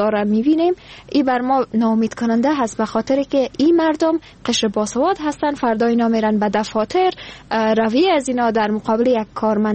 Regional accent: Afghanistan; من در یکی از دانشگاه‌های افغانستان درس میخوندم در کنار کار.

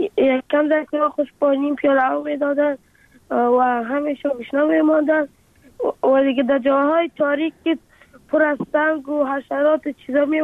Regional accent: Afghanistan; حالا آرزو دارم که بخیر کلام که شدم افغانستان و وطن خودم را بسانم.

